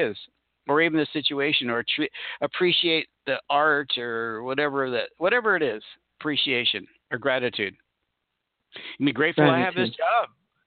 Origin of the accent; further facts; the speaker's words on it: Rochester Hills, Michigan, United States; also born or lived in Detroit; I was born in Detroit, see, a long time ago. Lived outside of Detroit. If you know where Rochester Hills is, that's where we had a farm, small little farm.